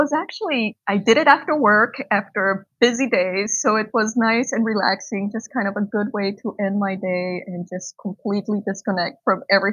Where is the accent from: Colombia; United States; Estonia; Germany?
Colombia; I grew up in Colombia, as you said earlier. My mom is Brazilian. My dad is Colombian.